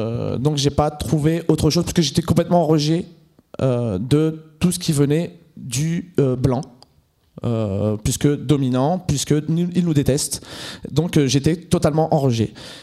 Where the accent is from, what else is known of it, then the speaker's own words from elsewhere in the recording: Algeria; mais en fait, moi je suis pas français. Puisqu'on est à l'école de France et on ne parle pas de nous. On est donc des Arabes, des Algériens.